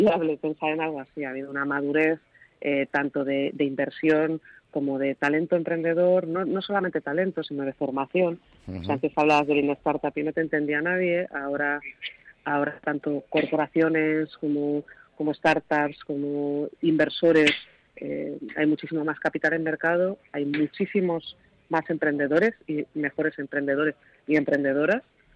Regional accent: Madrid, Community of Madrid, Spain; yo creo que soy madrileña y adoro el sitio donde vivo.

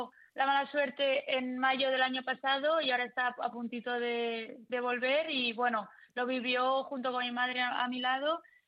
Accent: Boadilla del Monte, Community of Madrid, Spain; born there; Sí, mi familia es de Argentina, pero llevamos, como 30 años mi madre lleva viviendo en Madrid y en Boadilla, y tanto mi hermana como yo nacimos en Boadilla.

